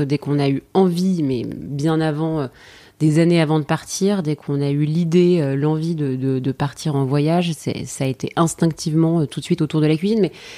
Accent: France; j'ai toujours vécu en France. Enfin, en tout cas, j'ai passé mon enfance en France.

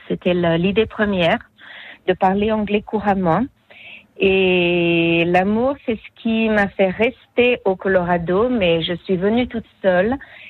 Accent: Saint-Jean-de-Maurienne, Auvergne-Rhône-Alpes, France; moved away as an adult; now in Boulder, United States; Oui, je suis née à Saint-Jean-de-Maurienne effectivement et j'ai grandi à Saint-Jean jusqu'au moment où je suis partie en fac à Chambéry.

